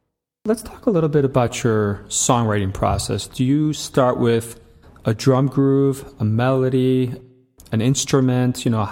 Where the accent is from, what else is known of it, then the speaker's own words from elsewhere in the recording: Chicago, Illinois, United States; I'm from Chicago, but Boston's still a big city